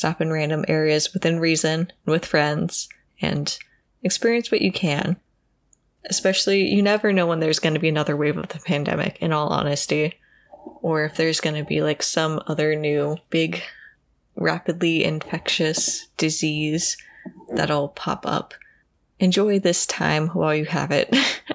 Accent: Iowa, United States; now in Chicago, United States; I'm originally from Iowa and generally people from there don't tend to think of Chicago as like a good or friendly place to be.

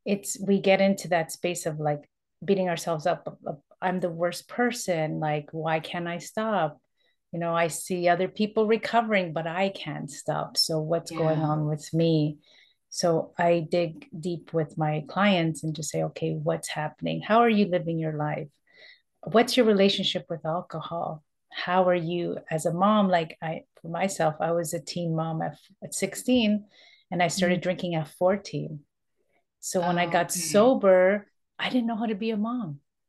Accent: Toronto, Ontario, Canada; Okay, so I am born and raised in Toronto, that's in Canada.

